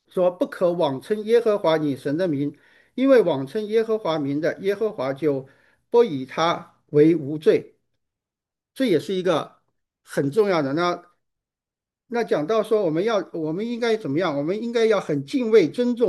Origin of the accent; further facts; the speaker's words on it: China; 那我们是来自一个中国这个 culture 里面，